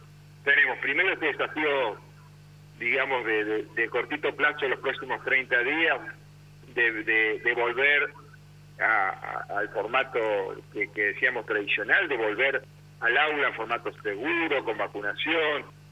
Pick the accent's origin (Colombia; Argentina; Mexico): Argentina; General Pico, La Pampa; also born or lived in Santa Rosa; Yo soy... Pampeano, nacido en Pico y ciudadano de Santa Rosa.